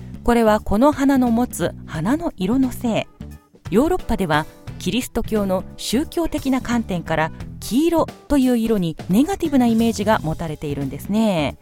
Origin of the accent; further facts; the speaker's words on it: Gunma, Japan; 私の実家近くの群馬県前橋市のね、